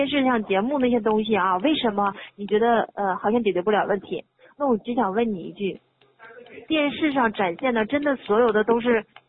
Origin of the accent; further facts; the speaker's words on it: Harbin, Heilongjiang, China; also born or lived in Beijing; now in Guangzhou, China; 我家是东北哈尔滨的。